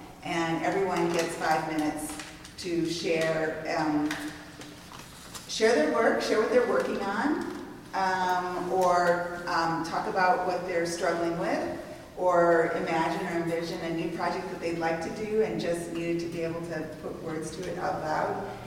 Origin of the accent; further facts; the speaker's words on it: Brisbane, California, United States; And I came from Brisbane, California, which is a little town just outside of San Francisco.